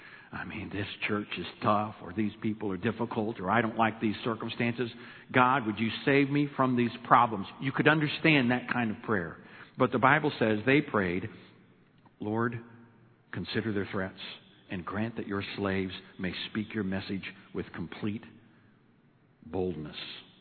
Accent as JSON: {"language": "English", "region": "Illinois", "country": "United States", "said": "I'm from Illinois, but the St. Louis region."}